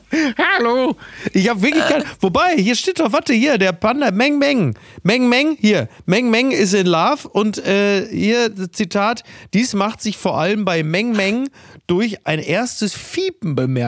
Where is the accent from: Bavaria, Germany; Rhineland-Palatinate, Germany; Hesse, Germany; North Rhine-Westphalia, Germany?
North Rhine-Westphalia, Germany; Castrop-Rauxel; Und zwar direkt auf der Auffahrt Henrichenburg, also in meinem Heimatdorf.